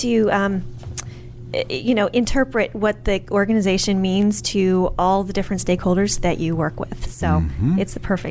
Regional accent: Pennsylvania, United States; I'm from Chester County, Pennsylvania.

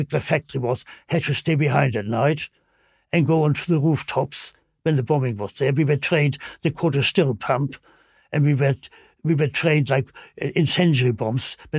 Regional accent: Kiel, Schleswig-Holstein, Germany; moved away; I said, I grew up in Kiel. I'm a Jewish refugee.

